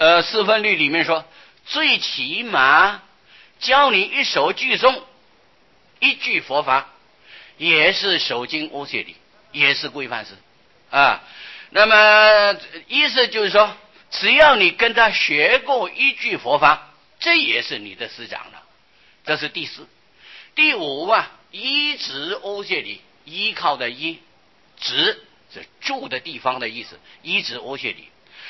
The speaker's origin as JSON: {"language": "Chinese", "country": "China", "said": "我们中国人叫做师父吗？"}